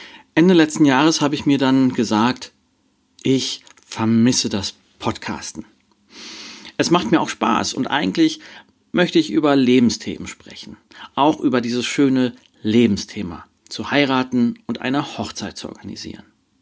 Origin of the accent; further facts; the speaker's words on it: Berlin, Germany; moved away; denn dieser Anbieter kommt aus Berlin, meiner alten Heimat. Wunderbar. Also, ich bin umgezogen.